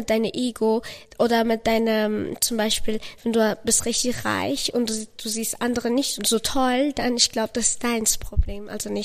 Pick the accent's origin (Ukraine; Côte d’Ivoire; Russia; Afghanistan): Afghanistan; ich komme aus Afghanistan, ich bin 15 Jahre alt und ich bin noch Schülerin.